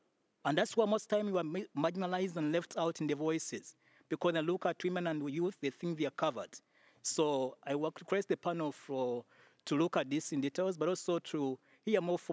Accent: Uganda; I come from Uganda, and I represent the voices of persons with disabilities here.

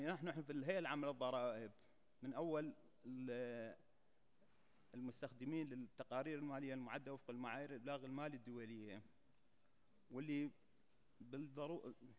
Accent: Iraq; احنا عندنا بالعراق عندنا اختلاف مستويات التعليم والتكوين

